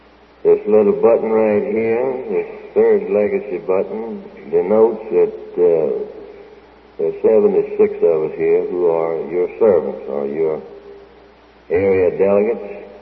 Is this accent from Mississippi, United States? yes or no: yes; Mississippi, United States; from Mississippi.